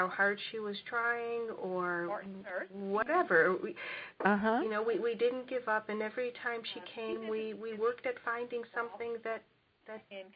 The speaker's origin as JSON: {"language": "English", "region": "California", "country": "United States", "said": "I'm from Southern California, and I work with college students."}